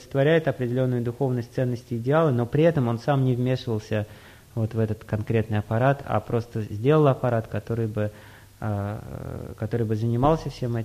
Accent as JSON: {"language": "Russian", "country": "Uzbekistan", "tie": "born or raised there", "said": "я, например, вырос в Узбекистане, я знаю, как это там."}